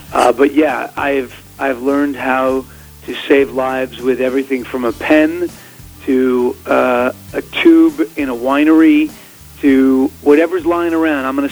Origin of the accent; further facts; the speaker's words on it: New York City, New York, United States; I was born and raised in New York City.